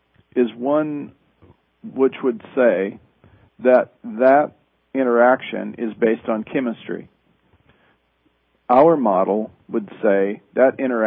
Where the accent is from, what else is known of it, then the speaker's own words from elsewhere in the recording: Midwest, United States; I am from the Midwest, and I used to go to carnivals as a kid.